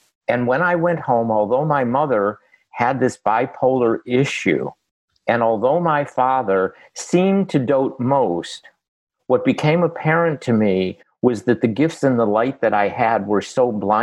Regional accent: Boston, Massachusetts, United States; So I'm a Boston Patriot fan because I'm from Boston

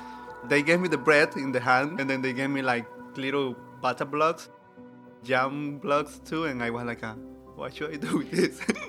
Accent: El Salvador; I'm from El Salvador, Central America

